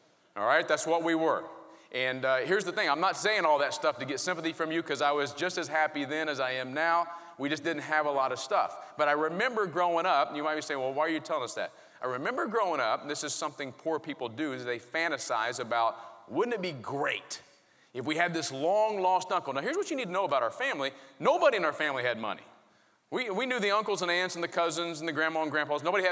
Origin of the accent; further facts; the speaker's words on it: Indianapolis, Indiana, United States; I grew up poor in Indianapolis.